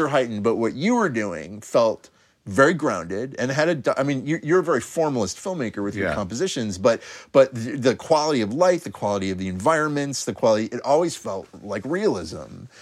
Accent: Chicago, Illinois, United States; in my hometown, no less, Chicago, was beyond description.

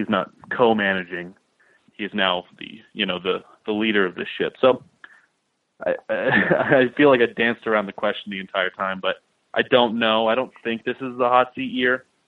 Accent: Wyoming, United States; And I'm from Wyoming, so I can say that about Josh Allen, who played at University of Wyoming.

